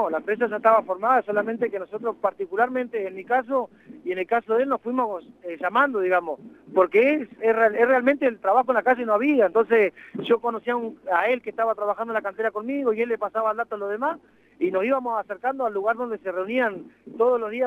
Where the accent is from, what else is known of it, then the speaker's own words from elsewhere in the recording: Comodoro Rivadavia, Chubut, Argentina; somos de Comodoro y trabajamos para Comodoro